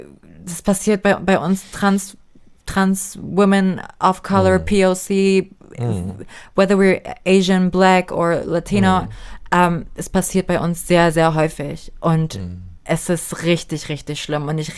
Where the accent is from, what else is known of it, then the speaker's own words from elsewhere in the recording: Germany; ich bin hier geboren. Ich bin dankbar dafür. Ich bin Deutsche.